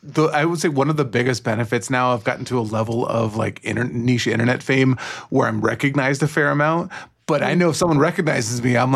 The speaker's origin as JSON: {"language": "English", "region": "California", "country": "United States", "said": "I, as a Californian, right, who has a good job and makes good money"}